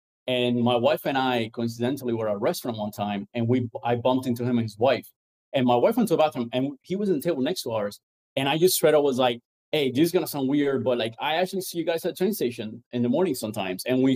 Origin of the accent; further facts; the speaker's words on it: Cuba; also born or lived in Venezuela; I grew up in Cuba and a little bit in Venezuela.